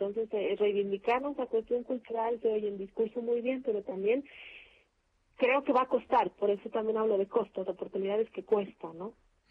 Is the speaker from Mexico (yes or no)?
yes; Mexico; cuál es nuestra identidad como mexicanos, ¿no?